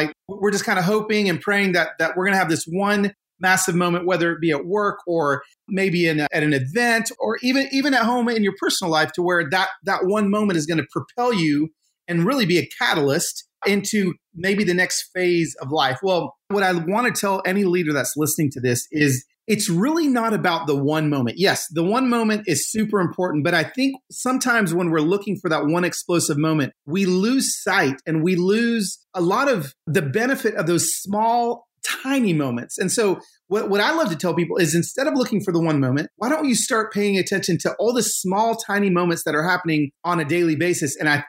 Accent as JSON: {"language": "English", "town": "Pico Rivera", "region": "California", "country": "United States", "tie": "born there", "said": "I was born in Pico Rivera, East Los Angeles, California."}